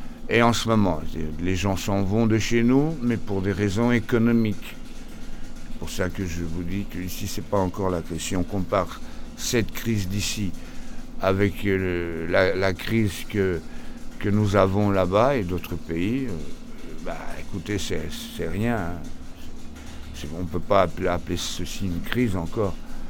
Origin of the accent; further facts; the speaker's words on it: Lisbon, Portugal; French is a second language; now in Brussels, Belgium; je viens du Portugal, là, attention. J'ai 49 ans, j'ai passé 26 ans hors du Portugal et 23 ans au Portugal, surtout à Lisbonne.